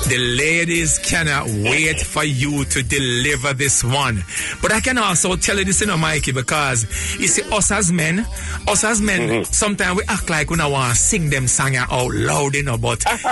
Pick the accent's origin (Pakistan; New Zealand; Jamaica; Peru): Jamaica; You know, growing up in Jamaica